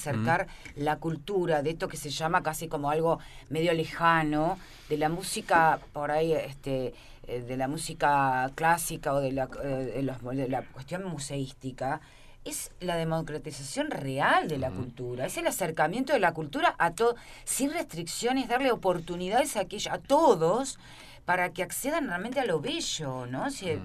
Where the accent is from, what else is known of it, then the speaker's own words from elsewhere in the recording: Argentina; Yo soy de Argentina